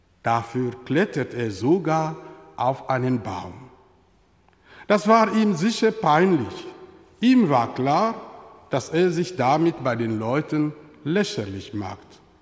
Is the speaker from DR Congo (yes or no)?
yes; DR Congo; in meinem Heimatland, der Demokratischen Republik Kongo in Afrika.